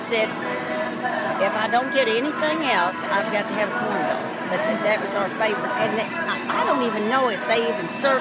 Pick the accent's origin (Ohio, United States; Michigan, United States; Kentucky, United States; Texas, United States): Kentucky, United States; Because we came from Kentucky.